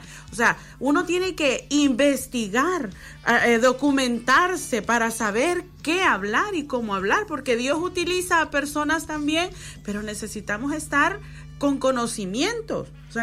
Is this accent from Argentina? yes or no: no; El Salvador; moved away; como yo vengo de El Salvador